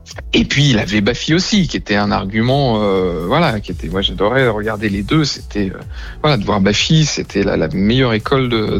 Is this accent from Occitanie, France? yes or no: no; Île-de-France, France; vu que moi je suis un originaire, un enfant de la Seine-et-Marne.